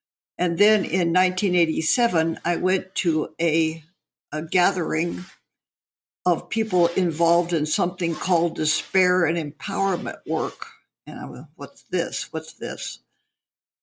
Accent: Los Alamos, New Mexico, United States; because I came from Los Alamos, I felt a karmic connection to dealing with all the nuclear waste and nuclear weapons and the whole nuclear issue

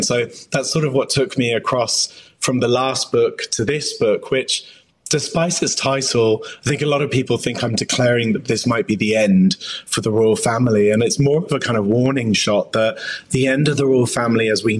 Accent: Oxford, South East England, United Kingdom; I grew up in Oxford in the English countryside

